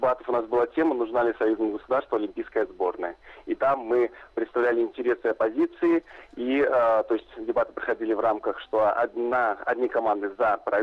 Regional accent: Vitebsk, Vitebsk Region, Belarus; я из Витебска, он из Минска.

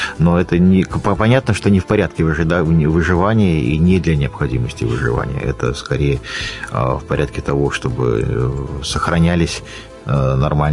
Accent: Belarus; first language be; Russian is a second language; Я его знаю, это мой родной язык.

